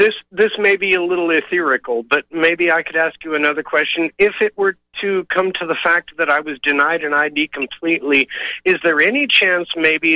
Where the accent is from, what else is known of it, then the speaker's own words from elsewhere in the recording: Ontario, Oregon, United States; born there; now in California, United States; Well, actually, I was born in Ontario, Oregon, but I'm living in California now